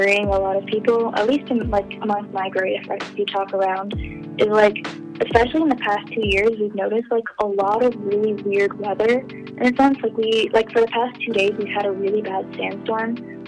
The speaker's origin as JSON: {"language": "English", "country": "Canada", "lives_now": "Riyadh, Saudi Arabia", "said": "I'm 17 years old. I'm from Canada, but I live in Saudi Arabia and I go to the American school here in Riyadh, the capital city."}